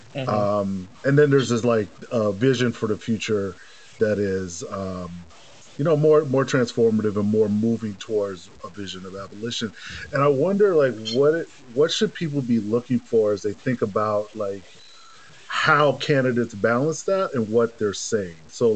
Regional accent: St. Paul, Minnesota, United States; I'm from St. Paul, Minnesota, so Twin Cities. Mm-hmm. That's where I'm from originally. So also Midwest. I got family in Milwaukee, Tracy. My dad's from Milwaukee. But grew up in St. Paul

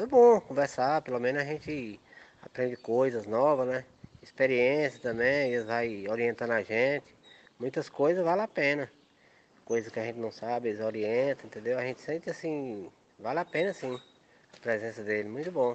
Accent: Sobradinho, Federal District, Brazil; born there; nasci no DF, cidade de Sobradinho, no ano de. Nasci 25/10/1972, me criei no campo e até hoje moro no campo. Nunca fui para a cidade. Toda a vida morei na roça, toda a vida.

